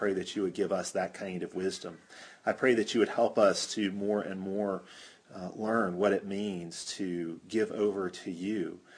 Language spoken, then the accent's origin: English; Chicago, Illinois, United States; I grew up in Chicago, went to a large public high school